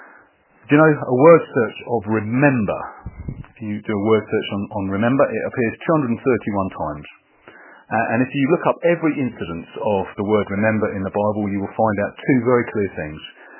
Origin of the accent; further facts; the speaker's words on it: United Kingdom; We're not very good at that as British people, are we?